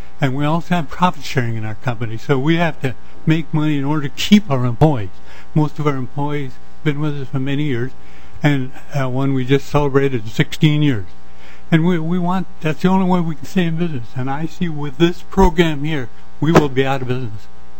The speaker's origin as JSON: {"language": "English", "region": "Minnesota", "country": "United States", "tie": "born or raised there", "lives_now": "Brooklyn Park, United States", "said": "Born and raised in Minnesota. Went to school with the Red Lake Indians up there, you know, and then moved elsewhere."}